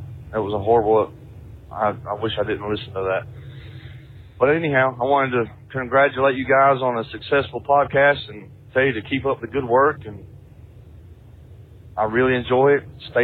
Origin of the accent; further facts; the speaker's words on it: Georgia, United States; I'm from Southeast Georgia. I'm a truck driver.